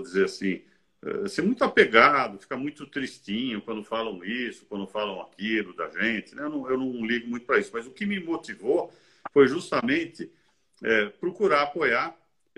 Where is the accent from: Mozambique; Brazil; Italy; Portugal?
Brazil; eu sou brasileiro, mas sou de origem italiana, o meu avô era italiano